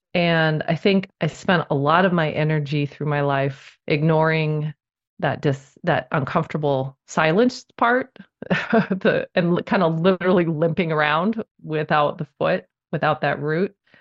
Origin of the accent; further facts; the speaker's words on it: California, United States; born there; I was born in June 29th, 1975 in LA County, California, born at Northridge Hospital in LA County.